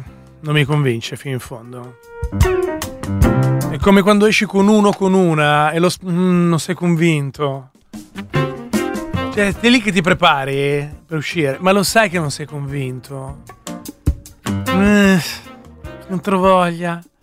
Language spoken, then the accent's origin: Italian; Milan, Lombardy, Italy; Io sono della Barona e sto diffondendo il verbo.